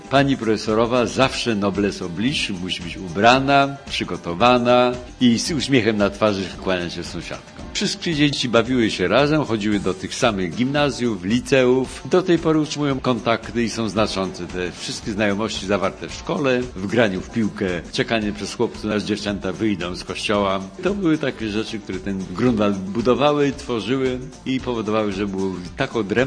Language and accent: Polish; Poznań, Greater Poland Voivodeship, Poland; Ja wychowałem się w konkurencyjnej dzielnicy, czyli na Sołaczu.